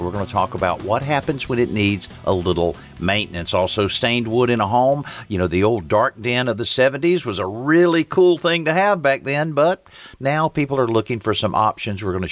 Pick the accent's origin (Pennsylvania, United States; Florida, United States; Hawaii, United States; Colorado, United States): Florida, United States; Marianna; the shows we did down in my hometown of Marianna, Florida